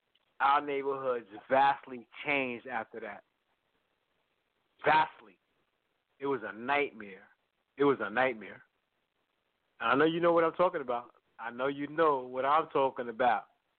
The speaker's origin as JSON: {"language": "English", "town": "Harlem", "region": "New York", "country": "United States", "tie": "born or raised there", "said": "Because I'm 64 years old. I grew up in Harlem."}